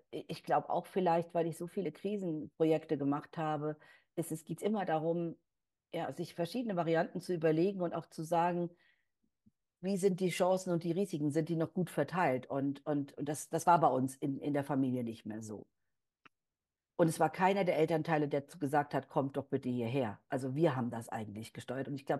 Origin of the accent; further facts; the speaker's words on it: Rhineland-Palatinate, Germany; unser Lebensraum oder der unserer Eltern ist ja in Rheinland-Pfalz, wir sind ja beide aus Rheinland-Pfalz, haben uns dann die Eifel ausgewählt